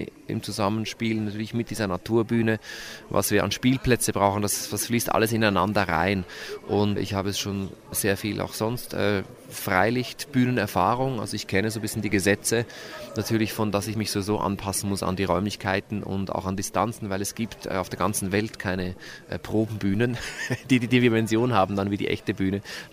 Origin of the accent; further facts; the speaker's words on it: Switzerland; now in Vienna, Austria; Genau, ich komme aus der Schweiz, bin aber natürlich durch mein Schaffen schon seit fast 20 Jahren in Wien zu Hause